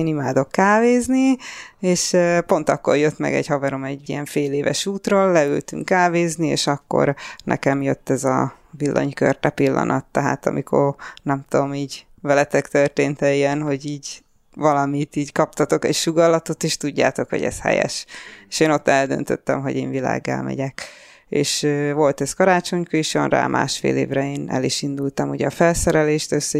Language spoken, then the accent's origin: Hungarian; Csepel, Budapest, Hungary; born there; moved away as an adult; now in England; Hát Csepelen születtem